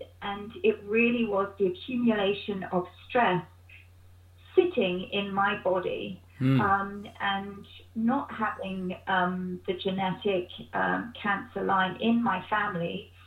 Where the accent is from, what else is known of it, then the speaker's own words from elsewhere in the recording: St Leonards, South East England, United Kingdom; So I'm British. I spent the first 12, 13 years of my life in Sussex, St. Leonard's